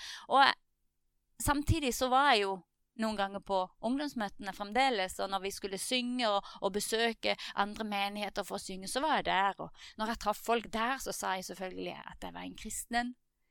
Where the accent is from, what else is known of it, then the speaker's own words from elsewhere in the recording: Lyngdal, Agder, Norway; also born or lived in Farsund; jeg ble født der i Farsund og vokste opp i Lyngdal, og jeg kommer fra en kristen familie, oppvokst i en menighet som heter De Frie Evangeliske Forsamlinger, Betania i Lyngdal.